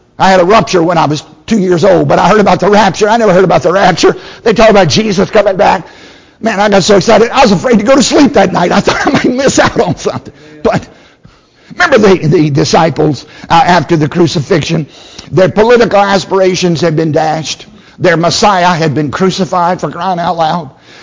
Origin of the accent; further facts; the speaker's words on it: the South, United States; Now, I grew up in the South where we knew how to get a hold of TNTs, IM-80s, cherry bombs.